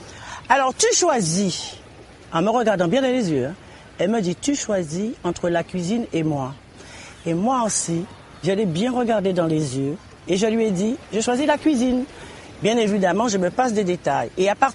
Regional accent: Guadeloupe, France; comme on appelle chez nous en Guadeloupe

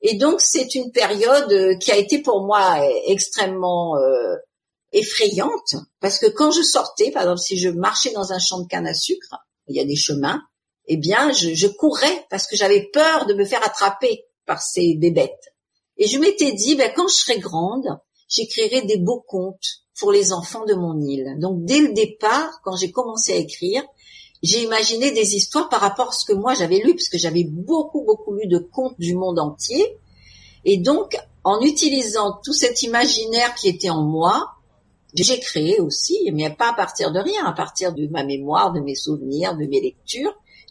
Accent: Réunion, France; Donc moi, j'ai vécu mon enfance à La Réunion un peu comme une petite sauvage. Mon père était agriculteur, donc on vivait à la campagne.

